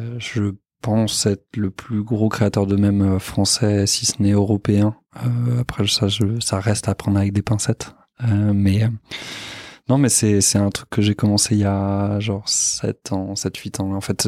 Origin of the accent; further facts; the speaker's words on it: Paris, Île-de-France, France; moi je suis né à Paris, je suis parisien. J'ai grandi dans le quartier. Moi, j'ai grandi dans le premier arrondissement, vers entre Louvre et Châtelet.